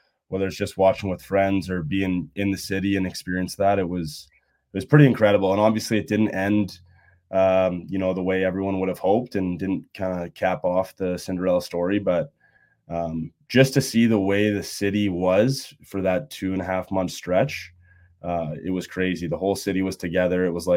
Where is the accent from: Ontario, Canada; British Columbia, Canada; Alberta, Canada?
Alberta, Canada; St. Albert; I grew up in St. Albert